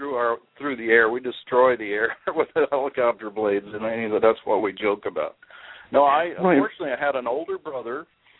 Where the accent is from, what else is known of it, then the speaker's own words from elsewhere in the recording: Sundown, Texas, United States; also born or lived in Oklahoma / Colorado; I'm an Okie by birth. I was born in Oklahoma and migrated to Colorado and then settled a little bit longer in Texas as I went through elementary school and settled in the town of Sundown, which is near Lubbock.